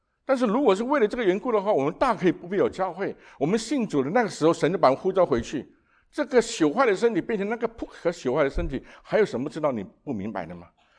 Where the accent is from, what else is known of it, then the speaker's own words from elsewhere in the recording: Singapore; 我是在新加坡出生长大，也曾经在那里服侍过。